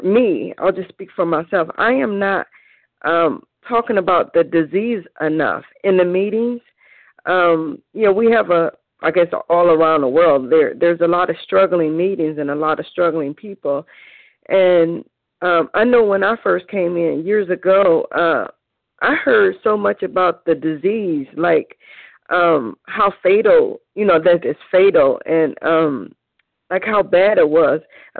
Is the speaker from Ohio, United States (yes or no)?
yes; Cleveland, Ohio, United States; I am from Cleveland, Ohio, and I'm a recovered compulsive overeater.